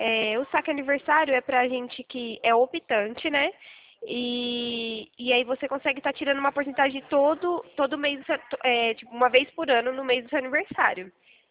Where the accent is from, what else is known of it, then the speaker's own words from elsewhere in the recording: São Carlos, São Paulo, Brazil; Eu sou aqui de São Carlos.